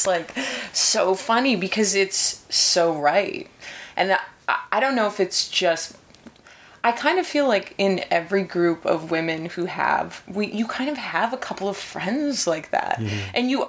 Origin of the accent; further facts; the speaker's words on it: Manitoba, Canada; I'm originally from Manitoba